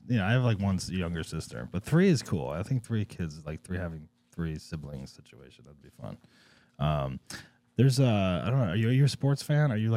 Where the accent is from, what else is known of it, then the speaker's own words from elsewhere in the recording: Cedar Grove, New Jersey, United States; I mean, I don't know if Cliffside Park is the same as where I grew up in Cedar Grove.